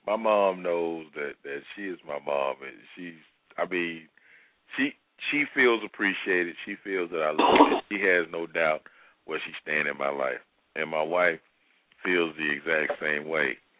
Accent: Mississippi, United States; she thought I was a little country, you know, I'm from Mississippi.

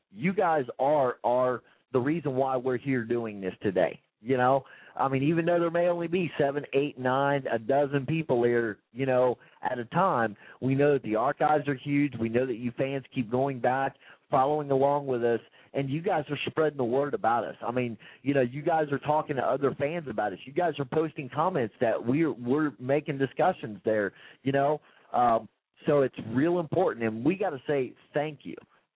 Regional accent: Florida, United States; being that we are from Florida, and that whole Florida Gator-Ohio State-Buckeye rivalry is kind of heated up

